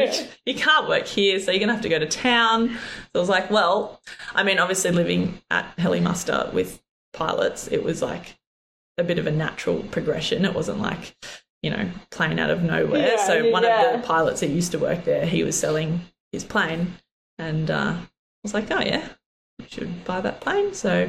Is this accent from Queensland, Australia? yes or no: no; New South Wales, Australia; No, not a farm. I mean, it was a bit of a hobby farm, probably. It was 40 acres in the Blue Mountains. We had horses and sheep and goats and chooks and dogs.